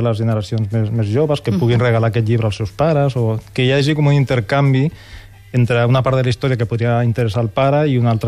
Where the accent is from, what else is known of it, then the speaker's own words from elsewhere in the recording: L'Hospitalet de Llobregat, Catalonia, Spain; que està al barri de Santa Eulàlia, a l'Hospitalet, allà envoltat d'edificis